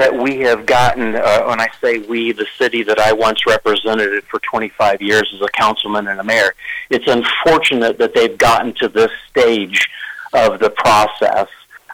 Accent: Marion, United States; when I was in my last term as mayor of the city of Marion, my hometown, your hometown, and many others.

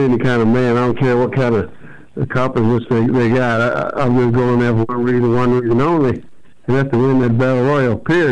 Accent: Kansas City, United States; back when I grew up in Kansas City, walking down at the stockyards, pushing around them hogs and bulls and steers, man.

